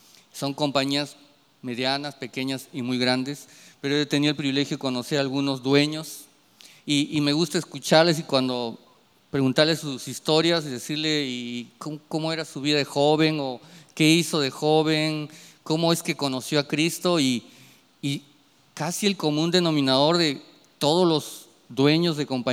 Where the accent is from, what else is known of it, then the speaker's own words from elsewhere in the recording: Peru; cuando le digo, yo soy de Perú